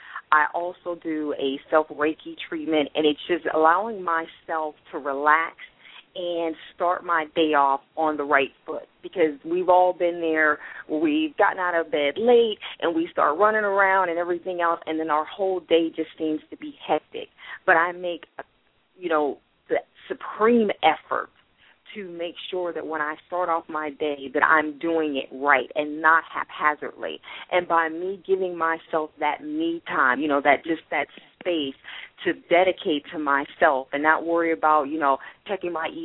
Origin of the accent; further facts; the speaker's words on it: Ohio, United States; even though I'm originally from Ohio, and everybody laughs at me down here, and they're like, you should be used to the cold